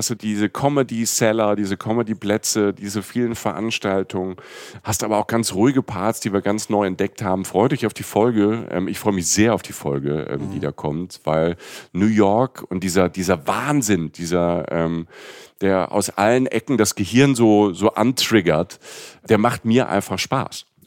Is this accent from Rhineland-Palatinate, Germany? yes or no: yes; Rhineland-Palatinate, Germany; wenn du vom Dorf kommst, irgendwie aus Südwestdeutschland, und wir hatten, ich komme aus der Pfalz, da war ganz in der Nähe, gibt's ja Rammstein. diese Base und Kaiserslautern, wo viele Amerikaner und Amerikanerinnen gelebt haben natürlich.